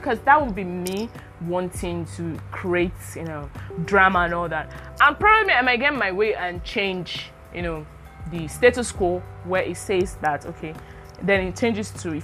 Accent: Port Harcourt, Rivers, Nigeria; now in Lagos, Nigeria; I coming to Lagos, and then, okay, I grew up in Port Harcourt

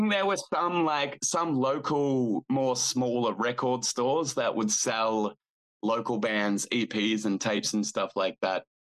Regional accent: Australia; And it costs a lot to get over there as an Australian band, especially if you do it legitimate with visas and everything like that.

